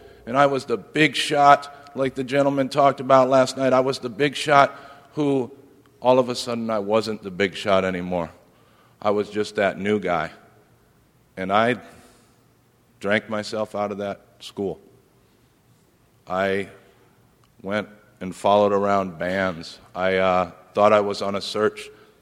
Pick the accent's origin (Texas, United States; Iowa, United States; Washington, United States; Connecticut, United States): Iowa, United States; Growing up, I grew up in Iowa.